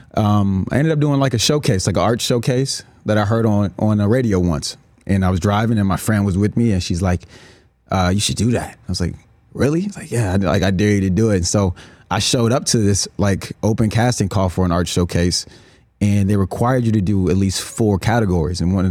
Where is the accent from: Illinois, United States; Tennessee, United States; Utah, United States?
Illinois, United States; Chicago; Because I'm from Chicago.